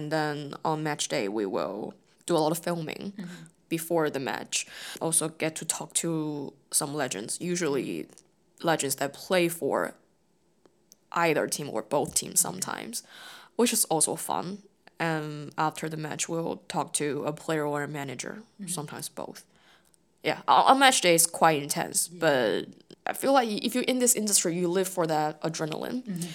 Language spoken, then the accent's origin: English; Beijing, China; now in United Kingdom; I'm from Beijing. I grew up in Beijing. Beijing is still my city and will always be my city.